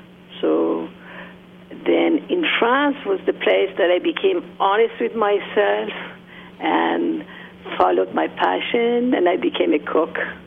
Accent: Iran; moved away as an adult; I was born in Iran and raised in Iran up to age 18

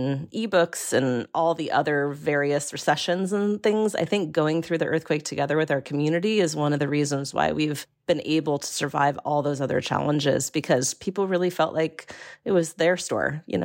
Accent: Ireland; And then being Irish

